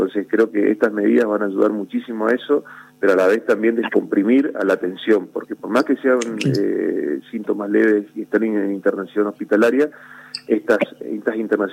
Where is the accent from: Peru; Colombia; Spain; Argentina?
Argentina; nosotros somos Argentina